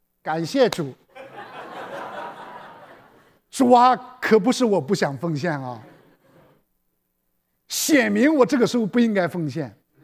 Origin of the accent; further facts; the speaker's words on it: China; 我们中国人有句话啊